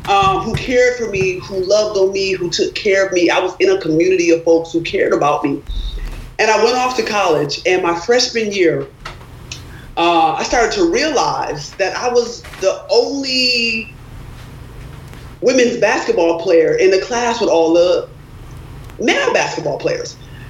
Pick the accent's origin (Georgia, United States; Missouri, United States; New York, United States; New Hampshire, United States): New York, United States; Rochester; I grew up in Rochester, New York. I was a high school basketball player.